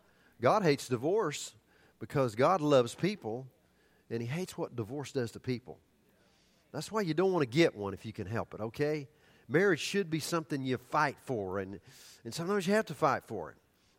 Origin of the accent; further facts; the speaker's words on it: Oklahoma, United States; I'm from Oklahoma. We don't have snow. We have rattlesnakes.